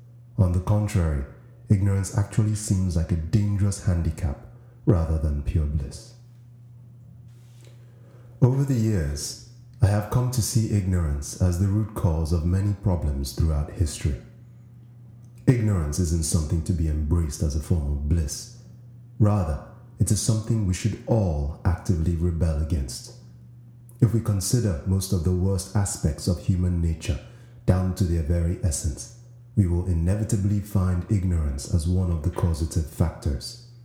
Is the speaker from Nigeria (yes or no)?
yes; Nigeria; In my home country of Nigeria